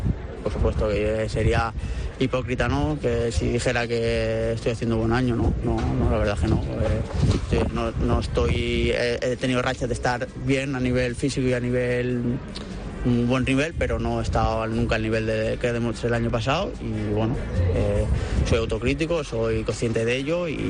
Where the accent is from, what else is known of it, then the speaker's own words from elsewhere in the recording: Alicante, Valencian Community, Spain; Soy alicantino, soy peregrino, mi familia también, y es un día espectacular para mí y para toda mi familia, y poder vivirlo aquí en casa es muy especial, porque desde los 18 años me fui fuera y volví a los 30